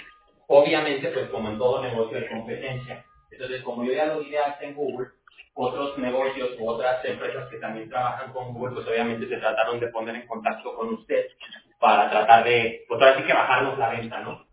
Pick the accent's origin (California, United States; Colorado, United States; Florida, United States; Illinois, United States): California, United States; Yo soy de California